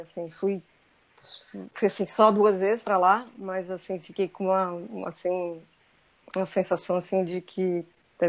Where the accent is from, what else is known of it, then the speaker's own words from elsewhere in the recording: São Paulo, Brazil; Eu sou de São Paulo, né?